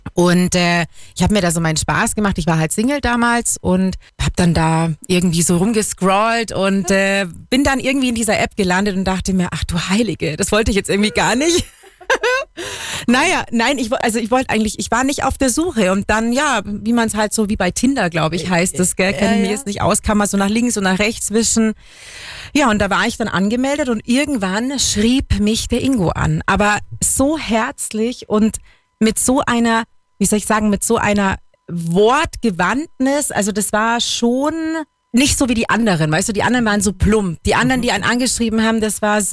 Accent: Bavaria, Germany; also born or lived in East Germany; ganz ursprünglich komme ich aus dem Osten. Ganz, ganz ursprünglich. Und 90 sind meine Eltern dann quasi nach Bayern mit mir. Ich bin dann im Landkreis Weilheim-Schongau aufgewachsen.

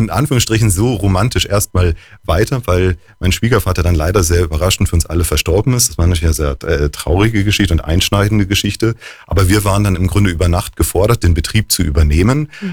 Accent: North Rhine-Westphalia, Germany; now in Bavaria, Germany; darf ich sogar als waschechter Münsterländer hier an der Stelle sagen, denn wie man sofort an meinem breiten bayerischen Dialekt ja merkt, muss ich gestehen, dass ich auch ein Zugereister bin und komme eigentlich aus dem Münsterland

